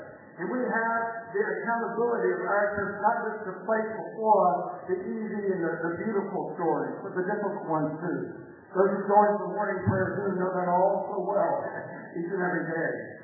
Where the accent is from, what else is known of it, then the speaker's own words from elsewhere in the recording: the South, United States; We have a phrase, I'm from the South, that something's exciting, and great stories ready.